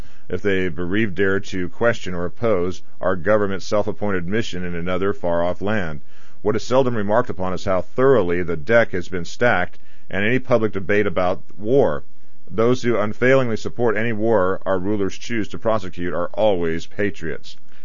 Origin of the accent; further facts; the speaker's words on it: California, United States; And, you know, growing up in Orange County, this is a very much a conservative or libertarian area.